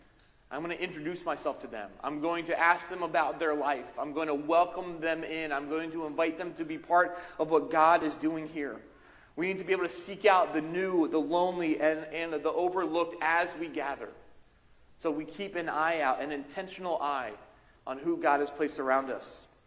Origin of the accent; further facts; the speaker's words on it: Philadelphia, Pennsylvania, United States; And I grew up outside of Philadelphia, still that suburb, kind of still the culture here